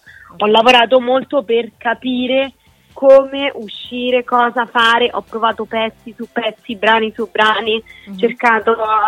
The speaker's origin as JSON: {"language": "Italian", "region": "Lazio", "country": "Italy", "accent": "Roman", "said": "dove utilizzo un po' anche di più il mio dialetto romano, dove sono veramente me stessa a 360 gradi."}